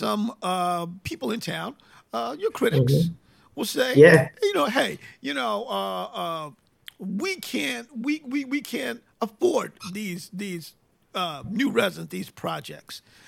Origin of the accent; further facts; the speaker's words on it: New York, United States; I was talking to somebody the other day, and I was reminding them, you know, I am originally from New York